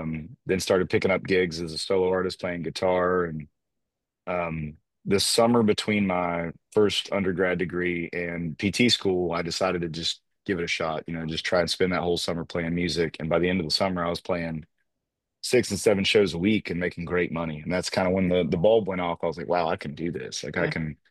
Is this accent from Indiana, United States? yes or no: no; South Carolina, United States; also born or lived in Louisiana; So I was born in Louisiana. Okay. I was raised in South Carolina. My dad was in the Air Force, so I was born at Barksdale Air Force Base in Louisiana.